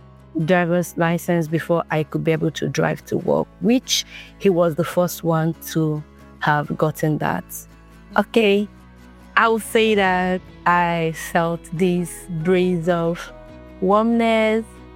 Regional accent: Nigeria; now in Pennsylvania, United States; I'm from Nigeria. I'm one of the international nurses working at Best State Health, and I'm living in Pennsylvania.

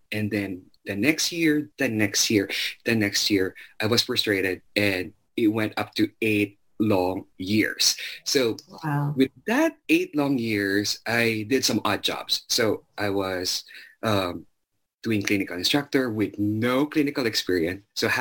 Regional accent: Zamboanga City, Zamboanga Peninsula, Philippines; So I was born and raised in Zamboanga City.

